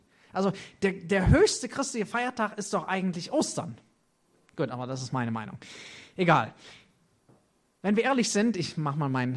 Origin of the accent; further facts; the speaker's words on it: United States; auch der Nikolaus hat für mich als Amerikaner sowas von überhaupt keine Relevanz.